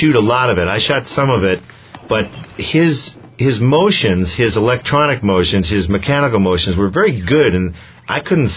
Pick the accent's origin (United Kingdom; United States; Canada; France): United Kingdom; Scotland; And I'm Scottish.